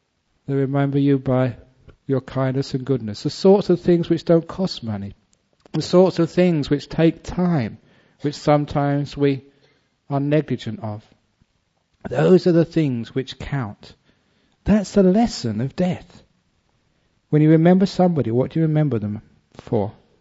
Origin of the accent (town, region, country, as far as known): London, United Kingdom; born or raised there